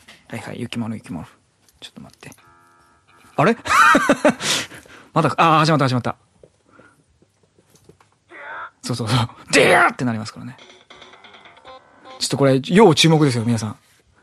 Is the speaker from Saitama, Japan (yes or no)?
yes; Saitama, Japan; 私、埼玉県民なんですけどね。そうするとね、もうね、刷り込まれてることがあるんですよ。ちっちゃい頃から。